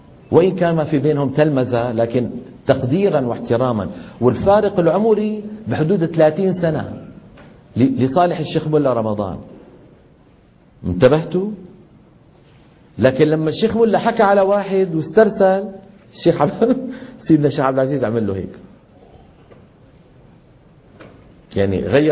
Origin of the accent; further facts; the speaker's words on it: Damascus, Damascus Governorate, Syria; لما ينزل إلى دمشق اللي هي مدينتي أنا